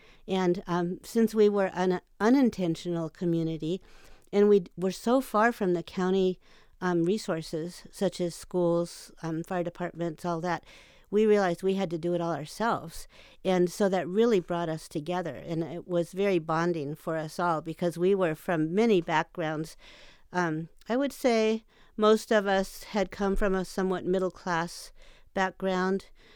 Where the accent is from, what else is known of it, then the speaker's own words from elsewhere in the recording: Berkeley, California, United States; born there; I was born in Berkeley in 45, right after World War II.